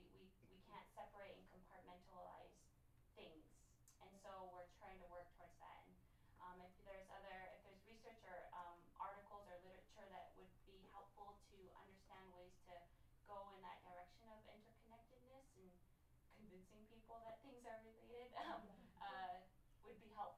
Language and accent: English; Alaska, United States; we're bringing it slowly down to the South, which is where I'm from. I'm from the Bering Strait region.